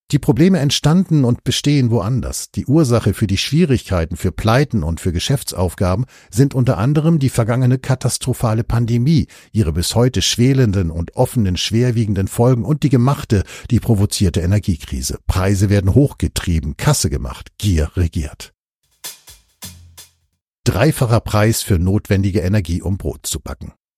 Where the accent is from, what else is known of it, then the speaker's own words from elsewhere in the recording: Plauen, Saxony, Germany; in meiner Heimatstadt Plauen im Vogtland hängt seit einiger Zeit ein Schild.